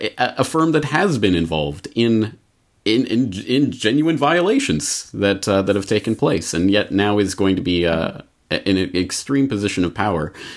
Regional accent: Canada; But as a Canadian, let me use this opportunity to make the analogy of Ben Johnson being head of the International Doping Agency

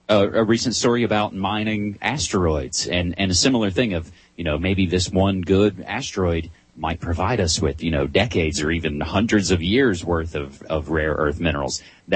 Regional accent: West Virginia, United States; the Ohio Valley, of course, is directly connected to my home state of West Virginia.

